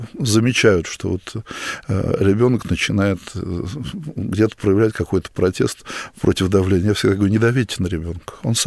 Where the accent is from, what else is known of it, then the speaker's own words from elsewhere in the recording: Moscow Oblast, Russia; место, где я вырос, в Подмосковье, это такой поселок